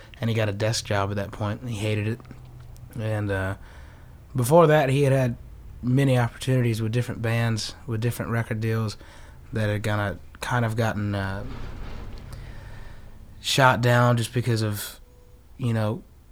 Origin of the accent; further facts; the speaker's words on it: Greenville, South Carolina, United States; Greenville, South Carolina.